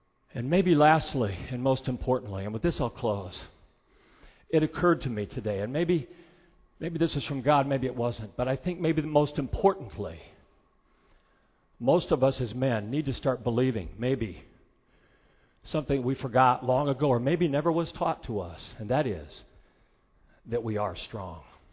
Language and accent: English; Kokomo, Indiana, United States; I've been born in Kokomo. I grew up in Kokomo. I live in Kokomo.